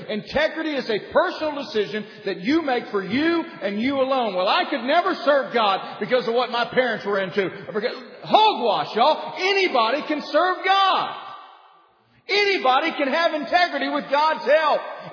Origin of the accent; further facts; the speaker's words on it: Wales, United Kingdom; I'm Welsh